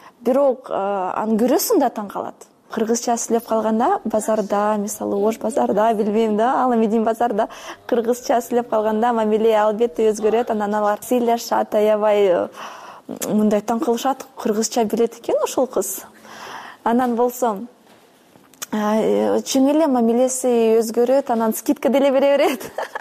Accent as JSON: {"language": "Kyrgyz", "country": "Kazakhstan", "moved": "yes", "lives_now": "Bishkek, Kyrgyzstan", "said": "Атам немис, негизи апам орус. Анан мен өзүм Казакстандан келгем. Азыр Бишкекте болгонума уже 10 жылдан ашты."}